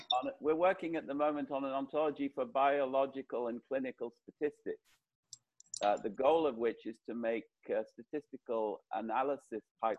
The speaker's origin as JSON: {"language": "English", "country": "United Kingdom", "accent": "British", "said": "I think my British accent saves me from jury duty."}